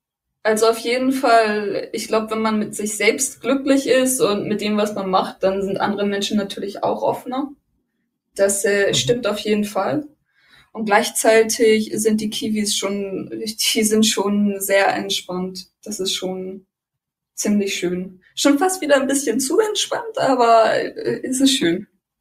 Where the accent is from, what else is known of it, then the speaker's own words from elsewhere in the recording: Germany; Ich habe erzählt, ja … ich komme aus Deutschland und ich reise gerade ein bisschen durch die Weltgeschichte, um das Land zu sehen.